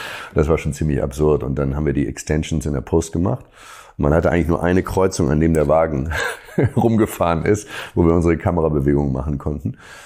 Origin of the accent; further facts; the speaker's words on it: Hamburg, Germany; wollte jemand, dass ich die indonesische Seele einfange als Hamburger